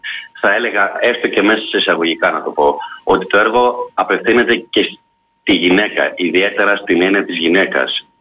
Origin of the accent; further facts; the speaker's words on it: Heraklion, Crete, Greece; γιατί είμαι Ηρακλειώτης